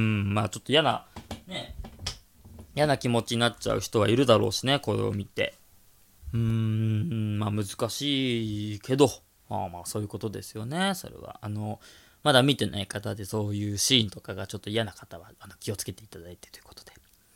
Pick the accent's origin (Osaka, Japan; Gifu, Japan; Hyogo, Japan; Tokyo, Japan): Tokyo, Japan; 俺はさ、東京にで育ったからさ